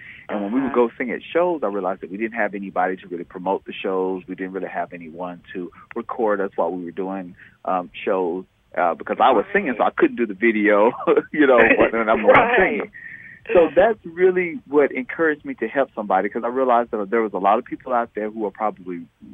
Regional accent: Tennessee, United States; moved away as an adult; now in Atlanta, United States; I'm originally from Tennessee, and I moved to Atlanta in 2008

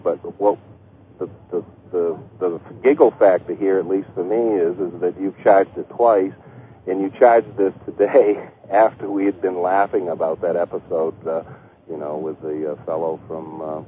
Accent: New England, United States; I'm not from England. I'm originally from New England

